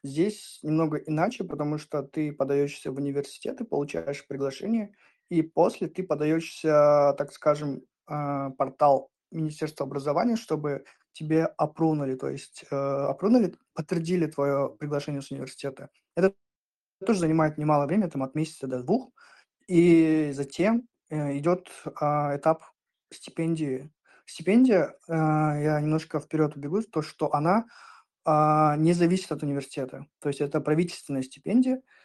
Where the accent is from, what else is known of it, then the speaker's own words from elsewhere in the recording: Bishkek, Kyrgyzstan; also born or lived in Kurbu; now in Rome, Italy; Я родился в селе Курбу, в Войскольской области Кыргызстана. Детство провел в Бишкеке, где я окончил школу